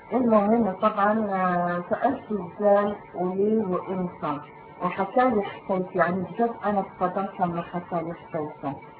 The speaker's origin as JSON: {"language": "Arabic", "country": "Morocco", "said": "يعني حتى اللغة العربية عندنا في المغرب يعني مو مهتمين باللغة العربية بالذات."}